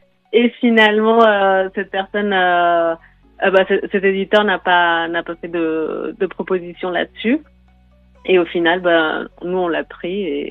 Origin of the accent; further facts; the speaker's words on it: Spain; parce que moi aussi, je suis espagnole, du coup